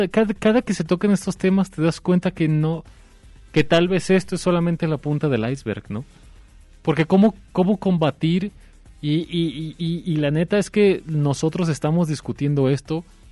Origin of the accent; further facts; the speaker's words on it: Mexico; no sé si sea una cuestión de aquí como mexicana